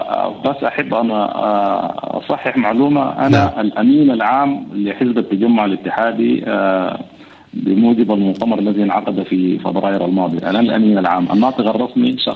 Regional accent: Sudan; وأننا نتوحد كلنا كسودانيين حول هذا الوطن الجميل

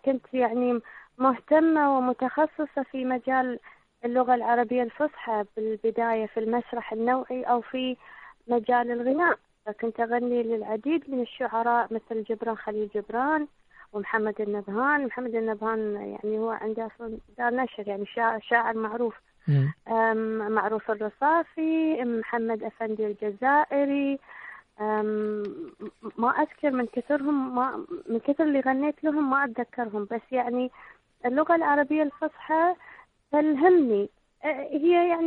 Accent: Kuwait; أقول لا أنا كويتية

